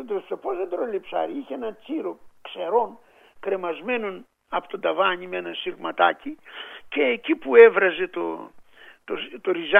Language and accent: Greek; Thessaly, Greece; γιατί εγώ είμαι από τη Θεσσαλία